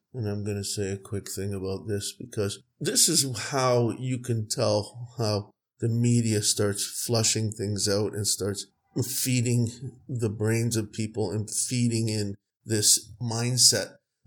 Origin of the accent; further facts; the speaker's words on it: Canada; I don't know, I'm Canadian, but obviously it's that gun lobby thing in the US